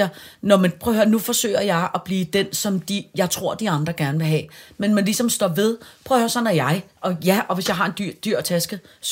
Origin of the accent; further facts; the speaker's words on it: Capital Region, Denmark; jeg er fra Vestegnen, og jeg er fucking stolt af det.